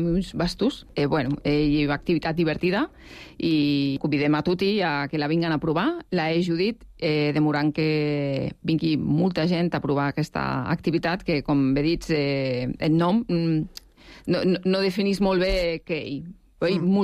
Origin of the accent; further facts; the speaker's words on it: Barcelona, Catalonia, Spain; jo que sóc de Barcelona i Rodalies